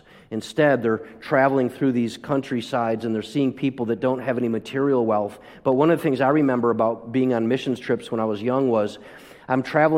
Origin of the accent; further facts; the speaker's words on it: United States; As an American, seeing that increases the gratitude